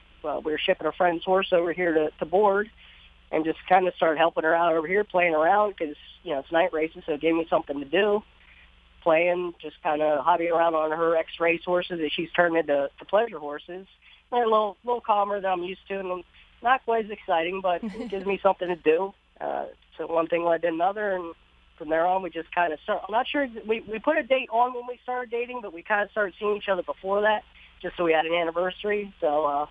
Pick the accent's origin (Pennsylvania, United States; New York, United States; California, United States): Pennsylvania, United States; Bellefonte; I grew up near Bellefonte area, which is only about an hour and a half from Penn National.